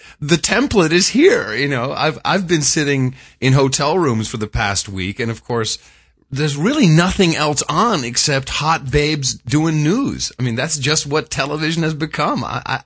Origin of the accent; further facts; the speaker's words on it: United States; I'm an American and I pay attention to what's going on.